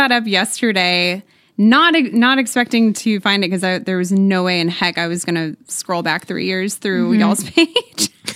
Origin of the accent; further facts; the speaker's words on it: Waco, Texas, United States; now in Nashville, United States; I grew up in Waco, Texas, and went to college at Baylor, which is in Waco, too.